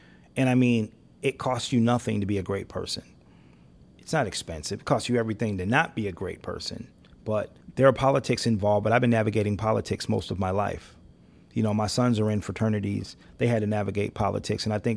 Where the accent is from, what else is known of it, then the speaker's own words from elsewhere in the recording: Rockford, Illinois, United States; I grew up in Rockford, Illinois, less than a mile from the oldest family-owned Harley-Davidson dealership in the world.